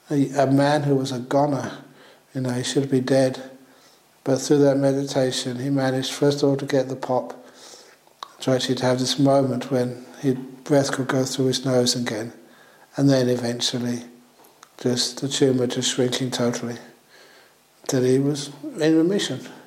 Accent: London, United Kingdom; born there; And I was born in England, in London.

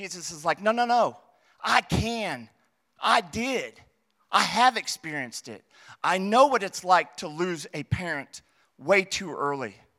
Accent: Indianapolis, Indiana, United States; So we're from Indianapolis, and we had a family gathering at Western Bowl, which is on the west side of Indianapolis on Washington Street.

